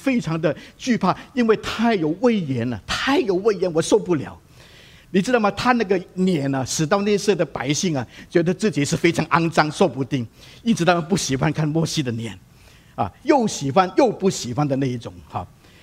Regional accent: Guangdong, China; 你知道我是广东人哈，但是呢我祷告是用普通话祷告的啊，很多年来都这样子啊。当然有时候要广东话祷告我也可以

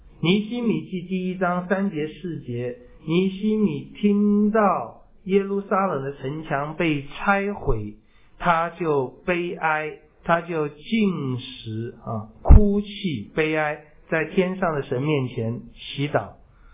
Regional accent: China; 我们中国人

